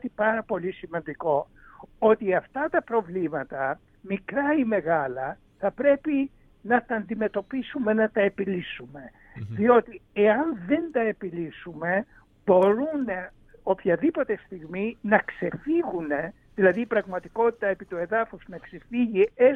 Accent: Lesbos, North Aegean, Greece; Ήμουνα τις προηγούμενες μέρες στην ιδιαίτερη πατρίδα μου, που είναι η Λέσβος, που είναι τόσο πολύ κοντά στις τουρκικές ακτές.

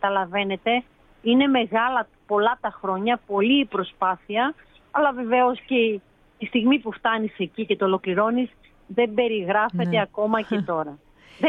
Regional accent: Patras, Western Greece, Greece; εγώ είμαι και από την Πάτρα.

